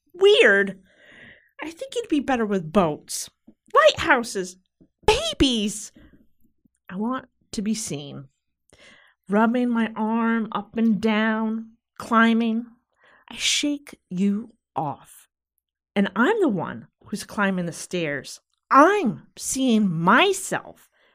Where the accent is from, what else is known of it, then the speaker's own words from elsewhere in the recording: Stonington, United States; I was born and raised in Stonington. I was born in the early 70s, so you can get an idea of of how old I am.